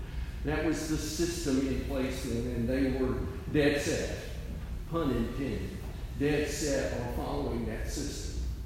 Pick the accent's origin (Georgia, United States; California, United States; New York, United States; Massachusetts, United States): Georgia, United States; Because, you know, we're from Georgia, so you start that with bless their heart.